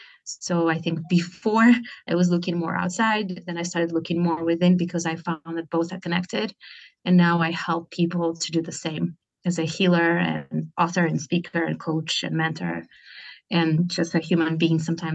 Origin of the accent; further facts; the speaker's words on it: Russia; moved away as an adult; now in United States; I was brought up in Russia and moved to the United States when I was 21.